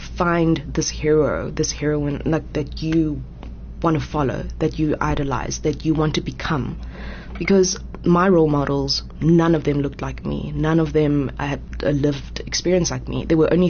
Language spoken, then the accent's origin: English; South Africa; also born or lived in Taiwan; my parents' culture is Taiwanese. I was born in Taiwan, but I wasn't raised there. I have no memories from Taiwan. So my memories, my existence has all occurred in South Africa.